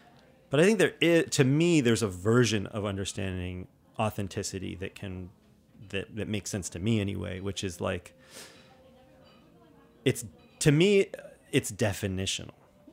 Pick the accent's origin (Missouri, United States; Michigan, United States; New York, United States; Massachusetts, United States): New York, United States; New York City; growing up in New York City, where it's obviously a global city and there are restaurants of all kinds